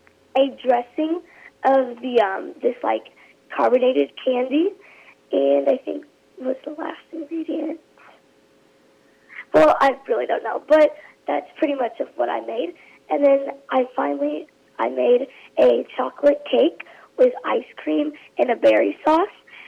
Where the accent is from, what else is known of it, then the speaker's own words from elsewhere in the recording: Indiana, United States; we're both from Indiana